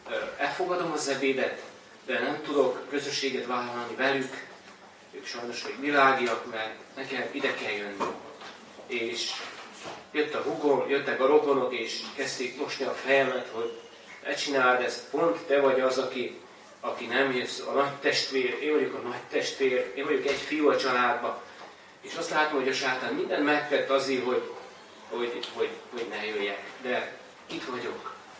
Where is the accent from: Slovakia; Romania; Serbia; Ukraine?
Romania; Transylvania; now in Kiskőrös, Hungary; hisz mi Romániából valók vagyunk, Erdélyből, és négyen vagyunk testvérek, és mind a négyen ott vagyunk kiskörösen